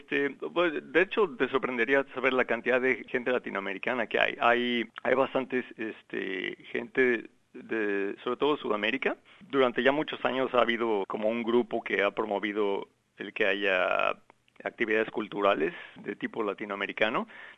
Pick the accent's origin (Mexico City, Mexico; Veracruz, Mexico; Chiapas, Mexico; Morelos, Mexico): Mexico City, Mexico; now in Townsville, Australia; Eso de la Ciudad de México.